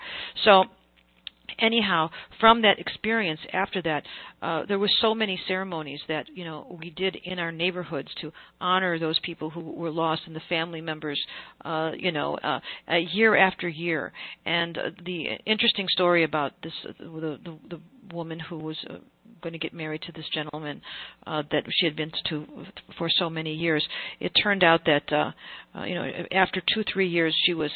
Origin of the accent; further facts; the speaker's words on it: New Jersey, United States; I came from New Jersey.